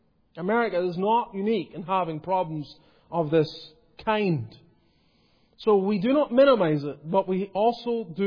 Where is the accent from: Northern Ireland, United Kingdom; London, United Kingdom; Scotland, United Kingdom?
Northern Ireland, United Kingdom; I come from Northern Ireland.